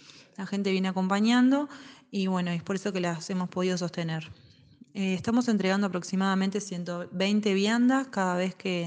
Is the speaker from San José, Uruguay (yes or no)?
yes; San José, Uruguay; Soy de San José, Uruguay.